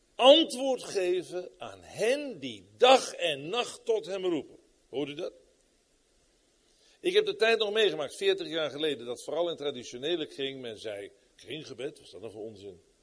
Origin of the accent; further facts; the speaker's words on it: Netherlands; En dan kun je natuurlijk in vergissen, want dan gaan wij als Hollanders zeggen